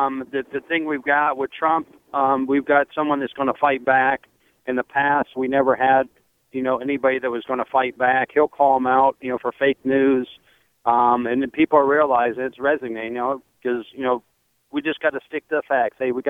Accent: Ohio, United States; I'm a conservative from Ohio, Reagan conservative at that.

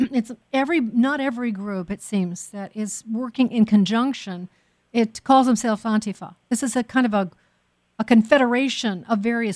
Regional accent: Chicago, Illinois, United States; And Bill Ayers from Chicago, that's my hometown

